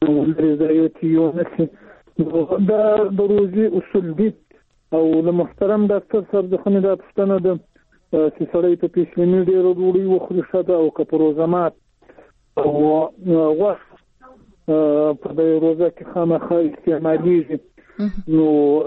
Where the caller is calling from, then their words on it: Shajoy, Zabul, Afghanistan; از تو خیم د زابل وزارت شاجول ولسوالی.